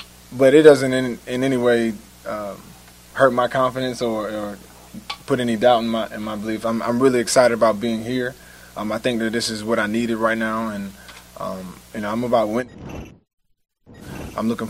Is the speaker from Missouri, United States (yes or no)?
no; New Jersey, United States